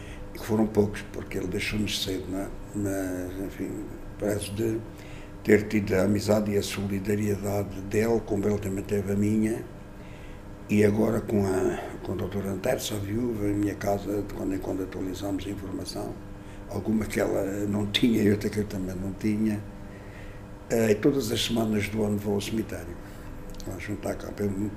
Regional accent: Castelo de Vide, Portalegre, Portugal; born there; nasci em Castelo de Vide, em 1947. Fiquei órfão de mãe quando nasci

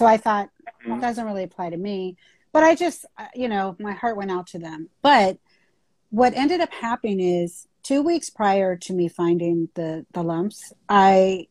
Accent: California, United States; And so, I'm originally from the Bay Area. And so I lived still in Northern California and I was working in Marin County

